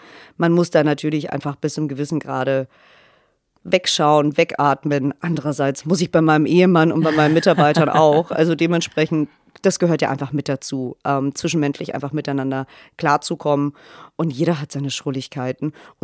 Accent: Stuttgart, Baden-Württemberg, Germany; now in Hamburg, Germany; ich komme aus Stuttgart.

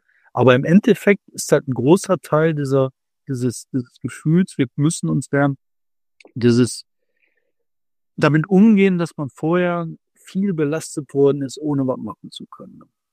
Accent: Bottrop, North Rhine-Westphalia, Germany; Ich komme aus Bottrop, was kann ich in Bottrop machen?

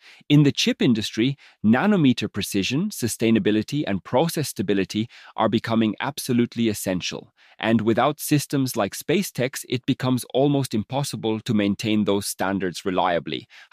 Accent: Bern, Switzerland; I mean, I'm from Bern too, right?

